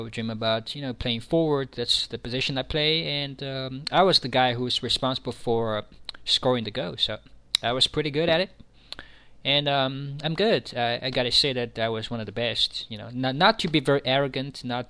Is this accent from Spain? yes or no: no; Iraq; I'm not a Chinese. I'm from Iraq. You know, I'm an Iraqi. I'm an Arab. I speak Arabic.